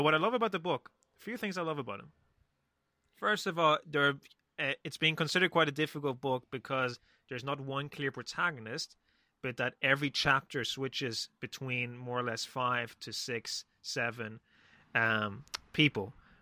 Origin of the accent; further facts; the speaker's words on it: Spain; English is a second language; I grew up in Spain